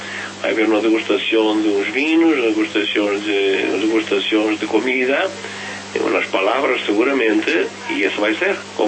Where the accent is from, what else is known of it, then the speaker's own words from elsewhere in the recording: Portugal; now in Colombia; que yo llevo 30 años en Colombia, sou português